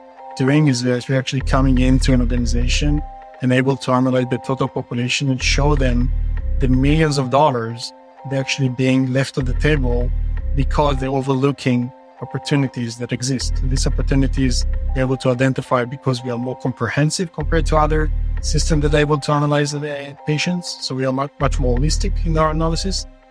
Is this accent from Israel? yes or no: yes; Israel; now in New Jersey, United States; Originally from Israel.